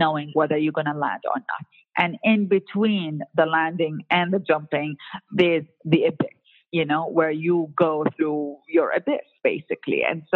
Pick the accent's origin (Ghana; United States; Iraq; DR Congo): Iraq; just because I'm from Iraq and all of that, that I must have this life.